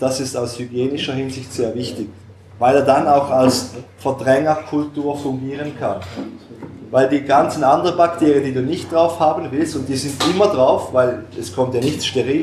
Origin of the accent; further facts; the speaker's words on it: Switzerland; wir als Schweizer sagen natürlich